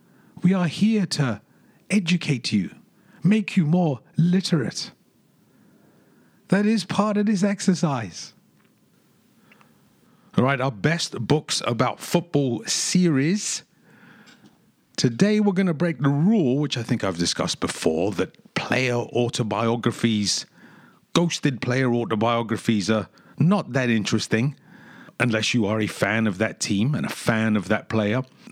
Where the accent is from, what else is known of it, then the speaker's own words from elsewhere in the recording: London, United Kingdom; That saying was drummed into me when I was a kid growing up in London, waiting for the number six double-decker to go from Hackney all the way across to Kensal Rise.